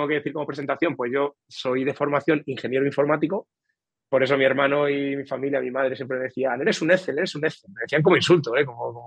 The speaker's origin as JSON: {"language": "Spanish", "town": "Toledo", "region": "Castilla-La Mancha", "country": "Spain", "lives_now": "Valencia, Spain", "said": "soy de Toledo. Ahora vivo en Valencia porque mi mujer Laura es de aquí de Valencia y nos hemos venido aquí a vivir."}